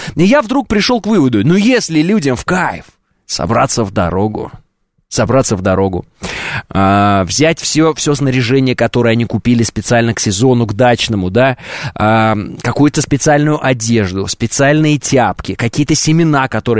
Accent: Moscow, Russia; Я русский! Я из России! Я из Москвы!

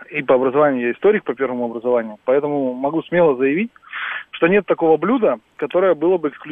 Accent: Siberia, Russia; на моей малой родине делают в Сибири, делают пельмени из оленины

